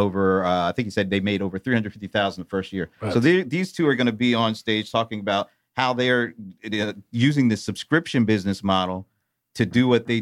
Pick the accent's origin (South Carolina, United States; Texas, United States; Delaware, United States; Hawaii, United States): Delaware, United States; So I was born and raised in Delaware, of all places.